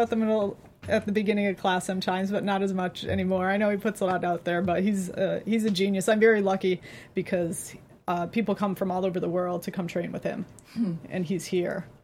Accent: Pittston, Pennsylvania, United States; I grew up in Pittston, Pennsylvania. It's a small town in between Wilkes-Barre and Scranton.

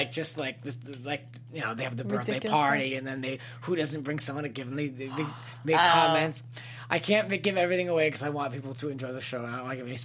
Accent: East Coast, United States; You know, we don't have that out here, but all growing up on the East Coast, we have that feeling of kind of being in for the night like

